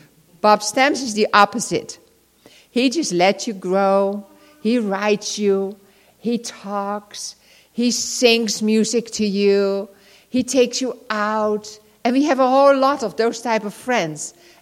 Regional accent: Netherlands; So I said to him, Oh, hey, I'm from Holland. That's always good to say.

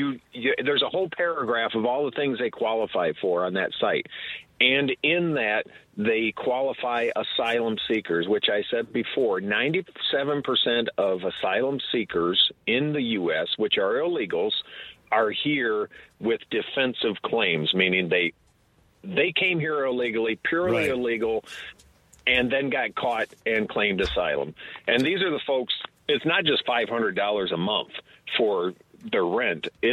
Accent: Exeter, Michigan, United States; Right down the road from Gruber Road. I grew up in Exeter, right around the corner from Gruber.

